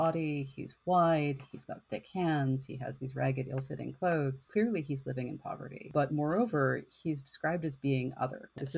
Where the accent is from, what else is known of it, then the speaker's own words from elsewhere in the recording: Canada; I mean, as a Canadian who inserts A in all kinds of places, I have empathy different for that.